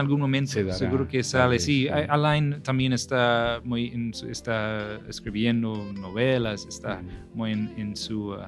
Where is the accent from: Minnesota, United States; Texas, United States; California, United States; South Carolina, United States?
Minnesota, United States; Minneapolis; Spanish is a second language; con muchos invitados de Minneapolis, de donde soy, de New York.